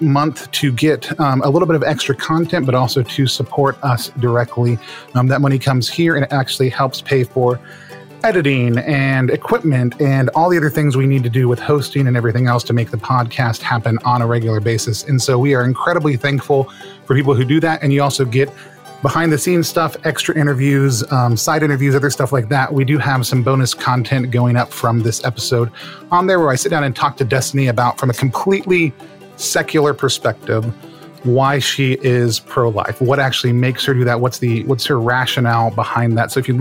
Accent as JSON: {"language": "English", "region": "the South", "country": "United States", "tie": "born or raised there", "said": "especially as a Catholic, there's always been this preconceived notion, especially growing up in the South, that there's one way to be Catholic"}